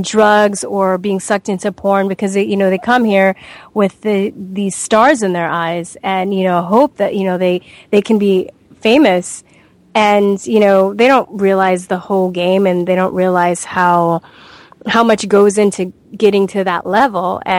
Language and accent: English; Los Angeles, California, United States; because growing up in Los Angeles, you know, I see how vulnerable people are all the time.